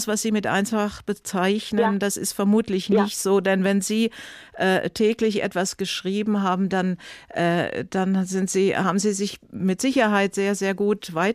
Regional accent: Bavaria, Germany; Ich komme aus Bayern.

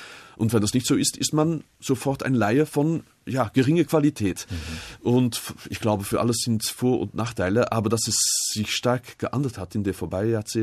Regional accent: Flanders, Belgium; Also ich komme aus Flandern

